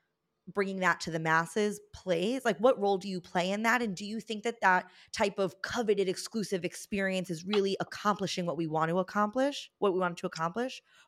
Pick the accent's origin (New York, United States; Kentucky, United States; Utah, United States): New York, United States; New York City; Like, sure, I grew up in New York City and we'd go for Chinese food in Chinatown and that was like cool and adventurous